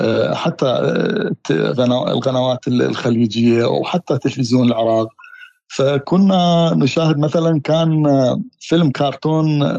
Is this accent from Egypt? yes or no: no; Khuzestan, Iran; accent: Ahwazi Arabic; first language Arabic; ولكن الحقيقة لغة الأم هي طبعا هي راح تكون لهجة، يعني اللهجة الأهوازية